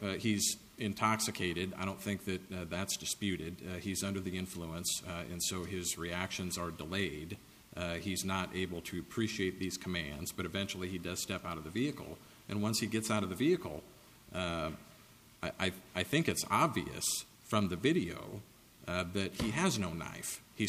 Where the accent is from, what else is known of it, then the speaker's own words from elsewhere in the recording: Omaha, Nebraska, United States; I'm from Omaha, Nebraska.